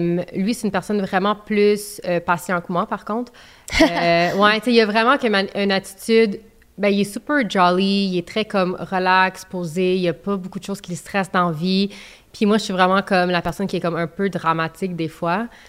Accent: Laval, Quebec, Canada; now in Quebec City, Canada; je viens de Laval. Moi, j'ai toujours habité à Laval, mais j'ai déménagé à Québec quand j'ai rencontré James.

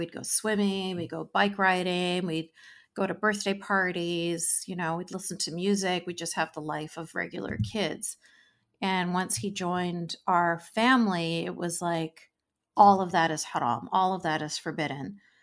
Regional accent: Vancouver, British Columbia, Canada; So I grew up in Vancouver, BC.

